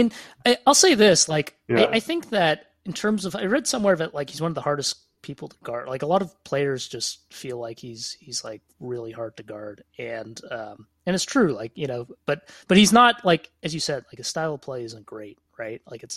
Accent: Toronto, Ontario, Canada; like it's only because I'm from Toronto

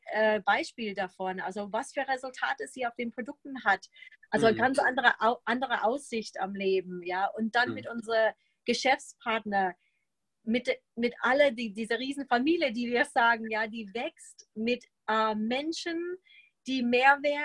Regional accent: United States; German is a second language; ich sage mal auf mein gut Deutsch als Amerikanerin

